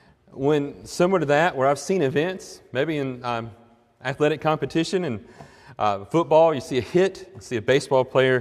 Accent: Montgomery, Alabama, United States; I grew up in Montgomery, Alabama, and we had a Maxwell Air Force Base.

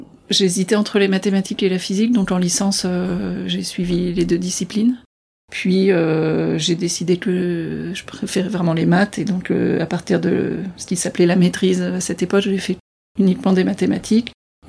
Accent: Orléans, Centre-Val de Loire, France; moved away as an adult; j'ai grandi à Orléans, dans la banlieue d'Orléans, où je suis restée jusqu'au bac.

